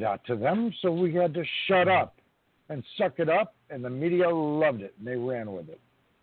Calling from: New York, United States; I'm calling from New York, and I couldn't agree with you more.

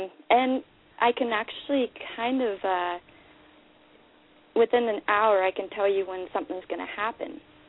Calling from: Montana, United States

